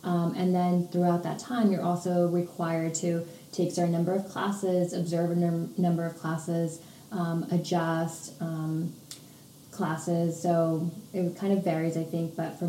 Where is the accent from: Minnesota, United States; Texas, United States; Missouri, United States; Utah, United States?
Texas, United States; El Paso; moved away as an adult; now in New Jersey, United States; I'm originally from El Paso, Texas, but have been living in the East Coast for about 14 years now, and in New Jersey for about 7.